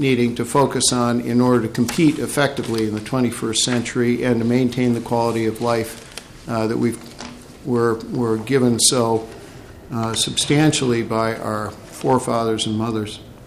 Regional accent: Minnesota, United States; also born or lived in New York / Boston / Denver / Arizona; I was born here in Minnesota. Raised, went to high school here, went east for college and graduate school, lived in New York, Boston, Denver, and Arizona over my career, but returned here about 25 years ago

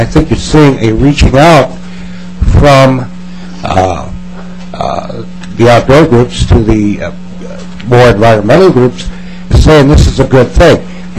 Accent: Shakopee, Minnesota, United States; I'm from Shakopee.

